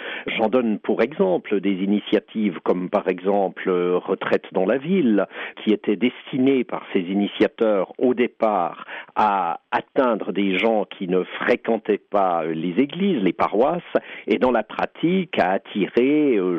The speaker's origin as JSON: {"language": "French", "region": "Fribourg", "country": "Switzerland", "tie": "born there", "said": "je suis né à Fribourg, en Suisse, en 1957."}